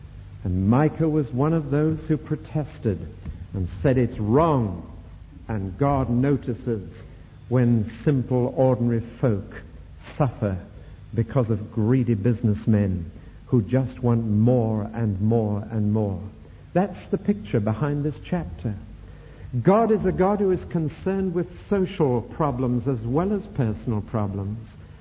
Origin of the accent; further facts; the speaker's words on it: North East England, United Kingdom; from my home country, Northumberland